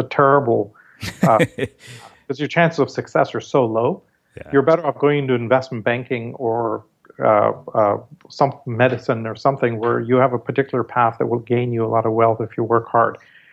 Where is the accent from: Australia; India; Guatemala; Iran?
India; And so growing up in India, I mean, every time we went to school, the school bus took us through the Dharavi slums